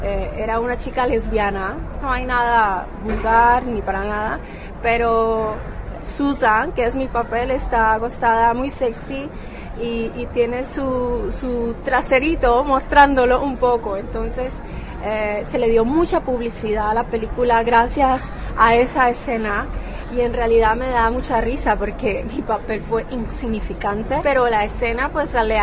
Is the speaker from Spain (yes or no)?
no; Costa Rica; La situación en mi país ya no empezó a gustarme, no puedo decir que cambió porque siempre sigue siendo igual, a pesar de que Costa Rica es un país democrático y todo